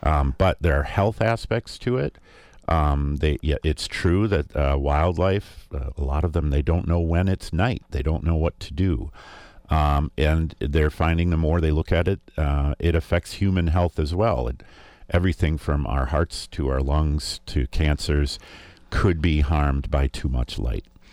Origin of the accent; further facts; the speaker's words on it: Saint Paul, Minnesota, United States; When I was a kid, I grew up in St. Paul, and there were a lot of people there, but we could see a lot of stars.